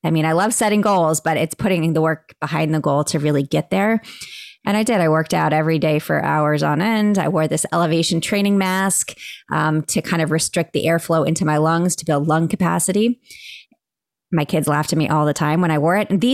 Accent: Florida, United States; And, you know, I'm from Florida. We're used to very warm temperatures and it was freezing.

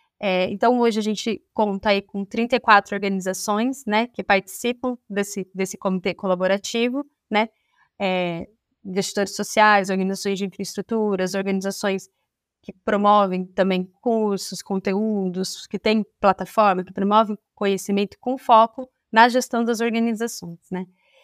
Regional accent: Campinas, São Paulo, Brazil; eu sou de Campinas, então criei uma ONG aqui em Campinas

